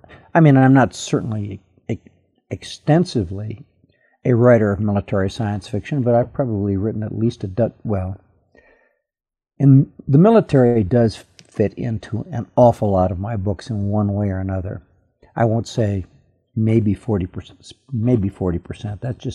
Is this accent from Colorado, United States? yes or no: yes; Denver, Colorado, United States; also born or lived in Honolulu; now in Cedar City, United States; I grew up in the suburbs south of Denver, Colorado. When I was very young, my father decided he wanted to practice law in Hawaii, so we moved to Honolulu, and we lived there for a year and a half.